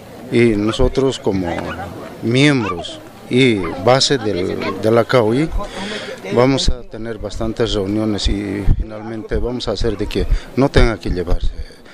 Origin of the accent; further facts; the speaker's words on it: Bolivia; soy de Bolivia, de la organización de CONAMAC.